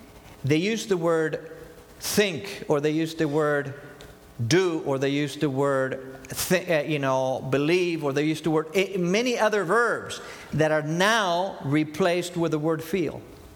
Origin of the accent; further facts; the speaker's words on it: Argentina; accent: Argentine; English is a second language; moved away as an adult; this guy has a little accent. Yeah, I was born and raised in Argentina. I came when I was 18, and I didn't know a word of English